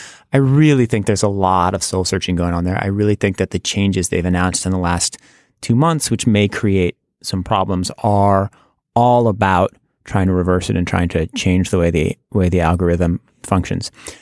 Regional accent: United States; And I resent that as a member of the media, and I resent that as an American

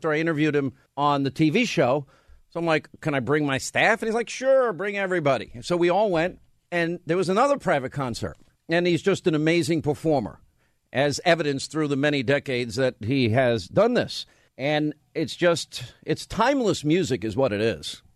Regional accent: Franklin Square, New York, United States; really close to my hometown where I grew up, Franklin Square, Long Island, New York

